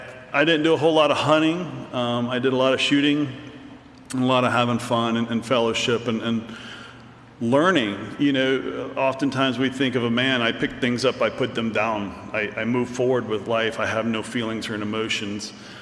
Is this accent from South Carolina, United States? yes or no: yes; South Carolina, United States; I'm from South Carolina. We hunt hogs because we have to.